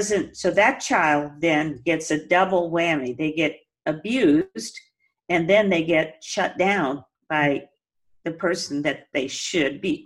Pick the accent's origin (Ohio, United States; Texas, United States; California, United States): Texas, United States; And then growing up in Texas and remembering seeing whenever, you know, my grandfather